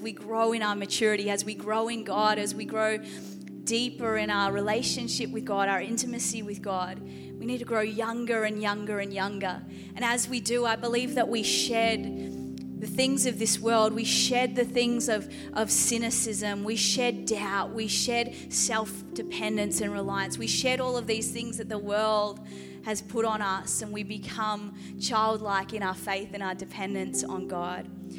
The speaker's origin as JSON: {"language": "English", "town": "Geelong", "region": "Victoria", "country": "Australia", "tie": "born or raised there", "also_born_or_lived": "Adelaide", "said": "I moved from Adelaide to Geelong. I grew up in Geelong, but moved to Adelaide for 14 years, was pastoring over there, just moved back at the start of last year."}